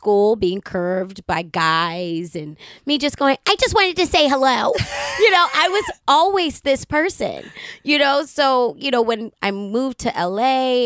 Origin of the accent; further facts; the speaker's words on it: Baltimore, Maryland, United States; Well, I mean, I was always this way. Bubbly. I'm from Baltimore City.